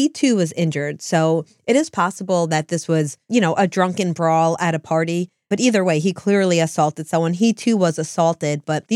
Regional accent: New Jersey, United States; Which is interesting because we are from New Jersey.

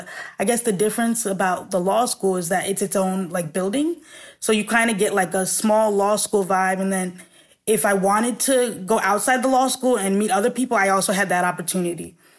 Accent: New Jersey, United States; So I'm from New Jersey originally, and New Jersey has a program

